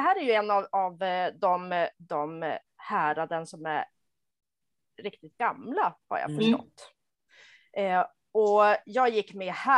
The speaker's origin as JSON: {"language": "Swedish", "town": "Umeå", "region": "Västerbotten County", "country": "Sweden", "tie": "born or raised there", "said": "jag pluggade i Umeå där jag är född och uppvuxen, jag läste arkeologi"}